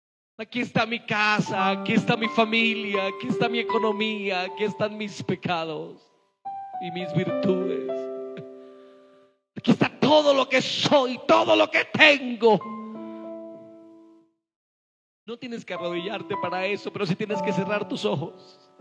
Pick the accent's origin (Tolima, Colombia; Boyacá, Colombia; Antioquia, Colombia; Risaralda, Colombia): Boyacá, Colombia; San Miguel; Yo me vine de San Miguel, como 10 años después tuve que ir a hacer una diligencia cerca de San Miguel en Boyacá. Y entonces yo dije, yo quiero pasar por mi pueblo